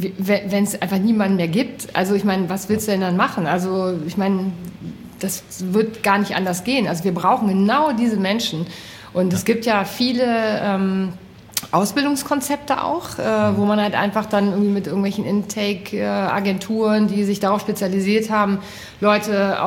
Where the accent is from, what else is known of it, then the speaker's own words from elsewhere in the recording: North Rhine-Westphalia, Germany; ich bin so ein Kind aus dem Siebengebirge